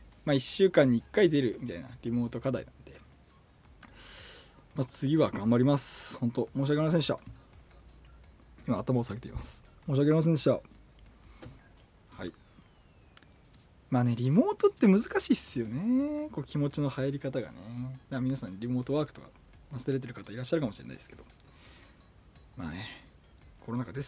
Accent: Hokkaido, Japan; メンバー全員僕と同じ十勝出身です。

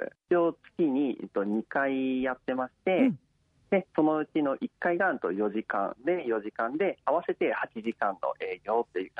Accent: Yamagata, Japan; 出身は実は北海道じゃなくて山形県なんです。

